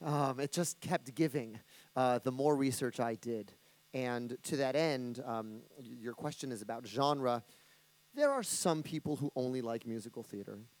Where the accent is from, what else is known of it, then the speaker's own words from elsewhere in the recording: East Coast, United States; I grew up in the East Coast in the 90s, and so that was the music of my teenagehood